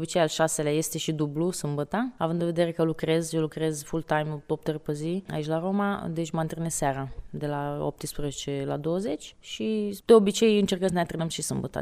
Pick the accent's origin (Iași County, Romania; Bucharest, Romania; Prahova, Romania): Bucharest, Romania; moved away as an adult; now in Italy; Aici sunt în București, deci am stat până la 19 ani în București și la 19 ani am plecat, am venit aici în Italia.